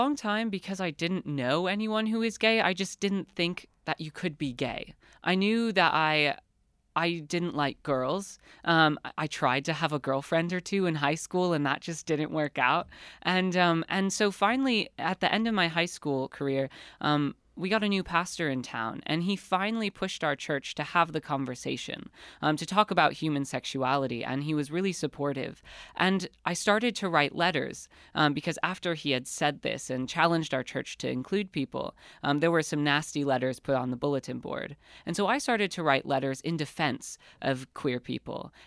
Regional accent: Penn Yan, New York, United States; I grew up in Penn Yan, New York.

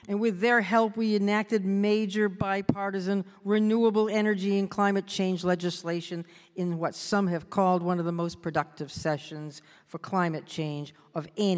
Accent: Maine, United States; I'm the luckiest person in the world to be governor of my home state, a state I love so much

